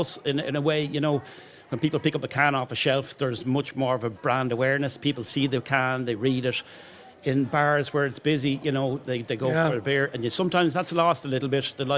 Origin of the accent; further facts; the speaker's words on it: Bray, Leinster, Ireland; It's a great town. I'm born and bred in Bray. I'm very proud of it.